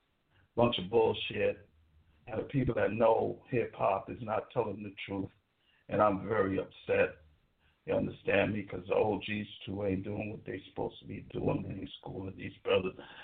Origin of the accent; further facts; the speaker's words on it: Brooklyn, New York, United States; because as you know, I come from Brooklyn, New York. I come from the Mecca hip hop. I grew up there. I watched it evolve from the house to the park.